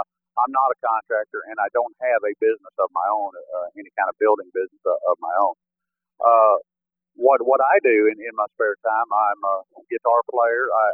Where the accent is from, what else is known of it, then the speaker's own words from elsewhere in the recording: Texas, United States; especially the house that I grew up in West Texas.